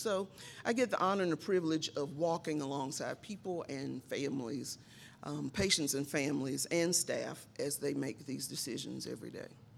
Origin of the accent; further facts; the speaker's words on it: Durham, North Carolina, United States; I'm from Durham. Call myself one of the last living natives